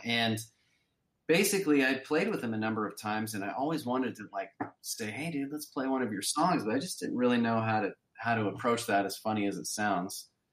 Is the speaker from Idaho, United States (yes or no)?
yes; Idaho, United States; also born or lived in Seattle; I'm originally from Idaho, and then I went to Seattle in like 20.